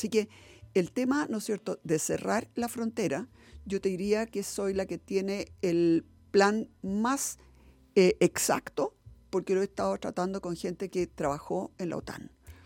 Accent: Chile; No tanta pelea chica, porque eso no nos lleva a ningún lado como chilenos, ¿no? Como país.

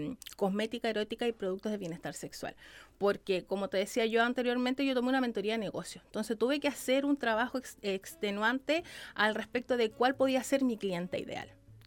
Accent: Santiago, Santiago Metropolitan Region, Chile; yo soy de Santiago, pero llevo 5 años viviendo acá en la Quinta Región.

